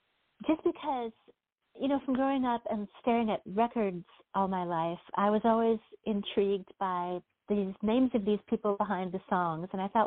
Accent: Chaska, Minnesota, United States; Well, I grew up in a little town called Chaska, Minnesota. And my dad introduced me to music at a really young age.

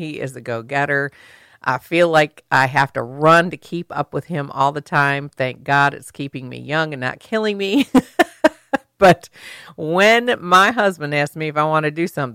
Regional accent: Michigan, United States; now in Kentucky, United States; Yes, I'm from Michigan. I'm used to blizzards, but honey, this was a blizzard. It was a Michigan blizzard in Kentucky, and I know it's all my fault for moving here.

